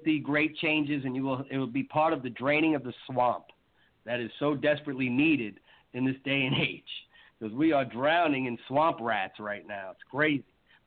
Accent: New York, United States; I don't know if you can tell, but I grew up in New York, and we used to go up into the Adirondack Mountains as a kid.

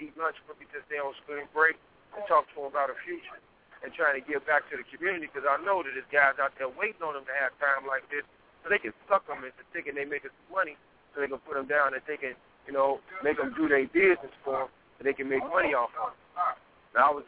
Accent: Chicago, Illinois, United States; I grew up in the Inglewood area. My grandmother with Hoover's son.

